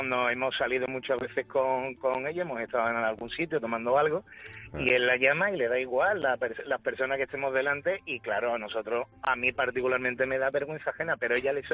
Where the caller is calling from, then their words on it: Seville, Andalusia, Spain; de Sevilla.